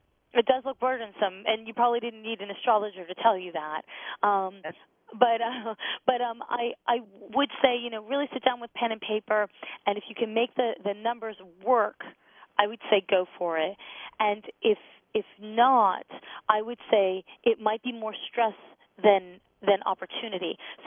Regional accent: Montreal, Quebec, Canada; now in United States; I am one of your people, and I've been in the States for far too long. I want to hear Canadians. You know, I'm from Montreal.

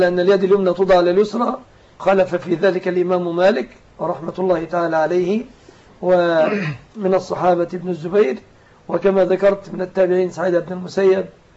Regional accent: Egypt; وأن يحفظ بلادنا مصر

